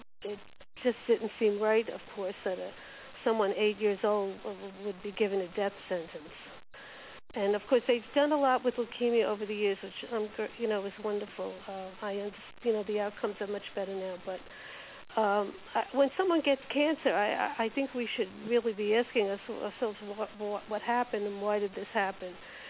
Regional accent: Mineola, New York, United States; from Mineola, Long Island.

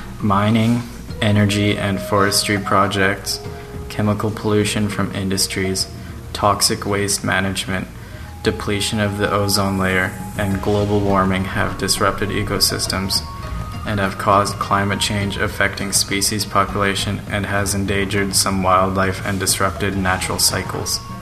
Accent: Port Alberni, British Columbia, Canada; I am from Port Alberni. I come from Tishot and Kayukit, and I am part of the Nashik Youth Council.

